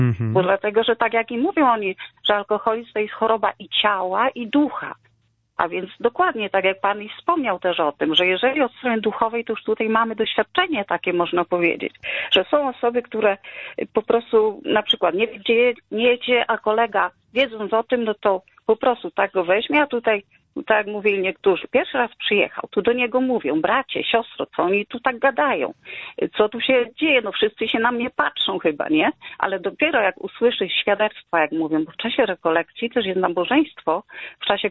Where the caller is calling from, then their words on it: Przemyśl, Subcarpathian Voivodeship, Poland; A dzwonię z Przemyśla.